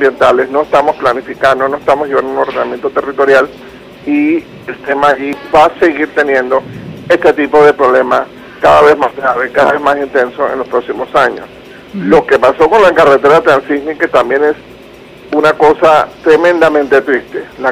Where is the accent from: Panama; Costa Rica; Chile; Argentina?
Panama; sobre todo como panameño